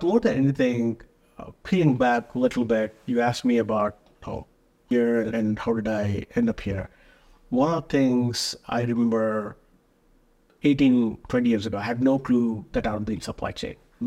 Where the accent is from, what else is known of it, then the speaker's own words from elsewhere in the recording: Bengaluru, Karnataka, India; now in United States; I worked in a year at Toyota in Bengaluru, India. That's my hometown.